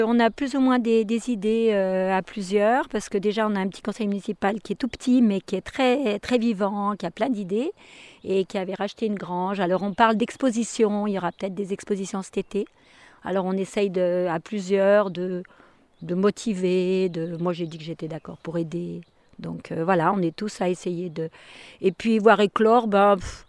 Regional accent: Lyon, Auvergne-Rhône-Alpes, France; Alors nous, on est lyonnais, et en fait, ça fait 17 ans qu'on a acheté une maison ici.

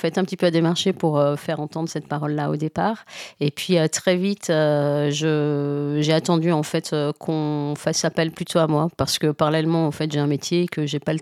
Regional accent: Lyon, Auvergne-Rhône-Alpes, France; je suis originaire de Lyon et je l'ai moins joué sur Lyon.

